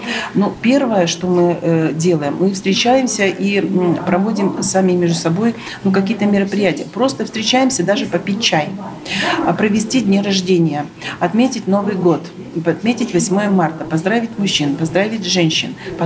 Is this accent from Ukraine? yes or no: no; Belarus; now in Russia; мы говорим о себе, мы себя проецируем, и мы говорим, мы белорусы, и мы третьи по численности в Карелии